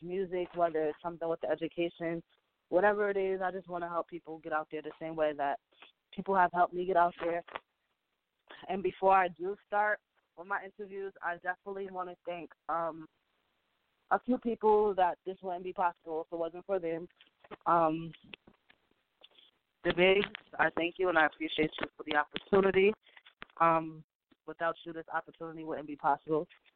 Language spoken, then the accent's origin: English; New York, United States; And she knew I was from New York.